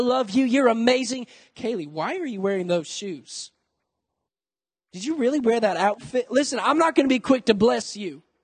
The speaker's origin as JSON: {"language": "English", "town": "Hurley", "region": "Mississippi", "country": "United States", "tie": "born or raised there", "said": "There's this group in my hometown in Hurley, Mississippi."}